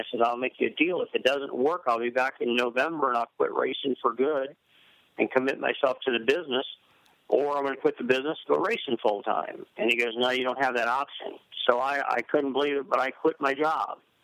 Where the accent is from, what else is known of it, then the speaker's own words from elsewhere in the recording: St. Louis, Missouri, United States; We grew up in St. Louis, Missouri, and we'd travel to the racetrack with Dad.